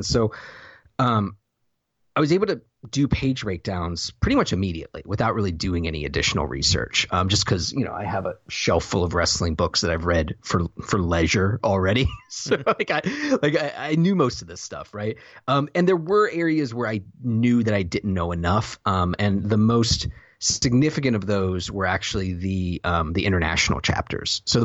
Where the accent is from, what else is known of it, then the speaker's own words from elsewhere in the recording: the South, United States; I have no idea. I'm from the South, Josh.